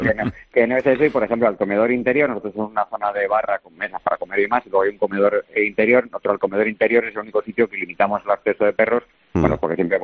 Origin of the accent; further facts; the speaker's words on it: Villablino, Castile and León, Spain; una antigua mina de carbón que yo compré en mi tierra, en Villablino, en La Ciana. La mina en la que trabajaron mi padre y mis abuelos